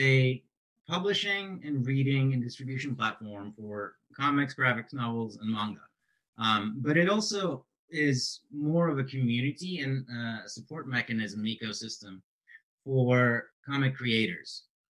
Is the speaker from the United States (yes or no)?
no; Norway; English is a second language; I grew up in Norway.